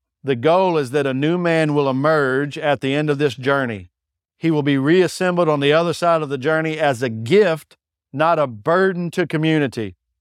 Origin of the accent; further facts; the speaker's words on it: Texas, United States; I'm from Texas. You got to be careful drawing things, bro.